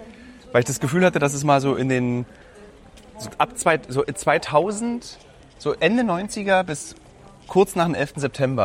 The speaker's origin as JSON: {"language": "German", "region": "East Germany", "country": "Germany", "said": "also ich komme auch aus dem Osten"}